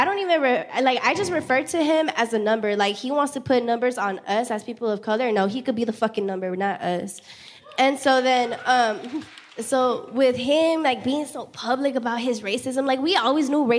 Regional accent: Los Angeles, California, United States; Yeah, I mean, growing up in South Central, I have been shot at before.

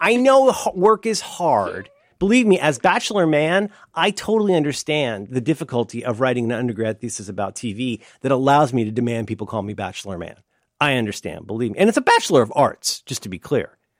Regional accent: Cincinnati, Ohio, United States; I was raised in Cincinnati, Ohio, born 1966.

